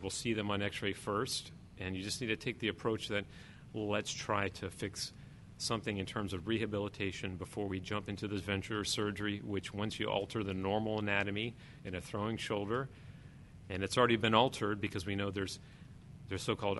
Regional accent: Florida, United States; growing up in Florida, I played fall ball, and then you played high school ball, and you played summer ball.

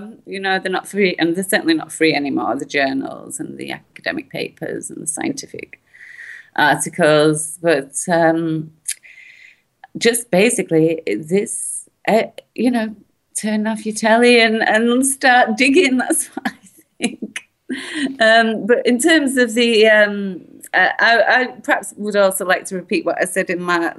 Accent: Rochdale, North West England, United Kingdom; I mean, I'm from Rochdale, and there's another MP, a mate of Jimmy Savile's, who's been found to have been a paedophile now, Cyril Smith, who was called Rochdale. So there's a kind of connection with my hometown and Jimmy Savile

